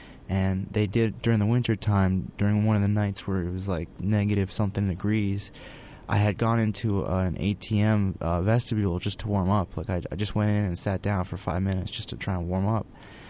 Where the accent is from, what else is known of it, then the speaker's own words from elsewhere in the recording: New York City, New York, United States; I'm from New York City originally, but then I moved upstate